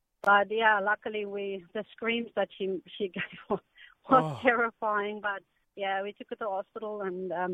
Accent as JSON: {"language": "English", "country": "South Africa", "said": "I'm also from South Africa, and we were on a game farm."}